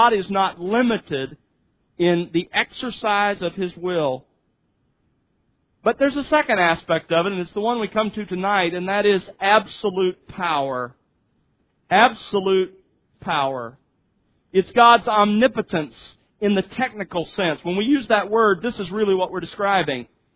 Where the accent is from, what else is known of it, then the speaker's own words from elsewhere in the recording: Mobile, Alabama, United States; when I was growing up in Mobile, to sit through the fringes of Hurricane Camille.